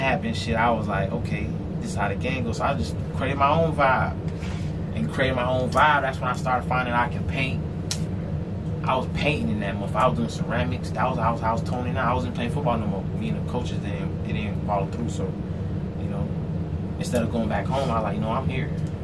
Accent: Florida, United States; Because I was like, bro, I'm coming from Florida, bro. Everybody knows me.

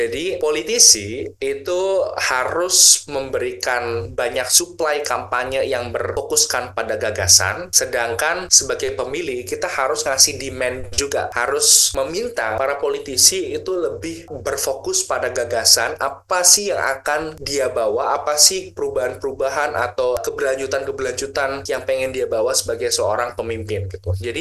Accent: Tegal, Central Java, Indonesia; kampung saya di Tegal.

